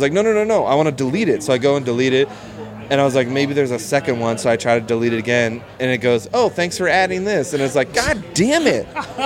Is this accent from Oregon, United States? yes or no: yes; Portland, Oregon, United States; So I grew up in Portland.